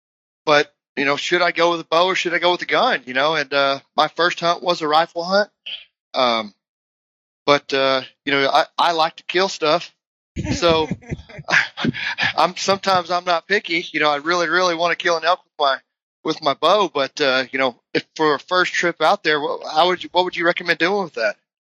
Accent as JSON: {"language": "English", "region": "Texas", "country": "United States", "said": "I'm from Texas, and, you know, the hunting is completely different"}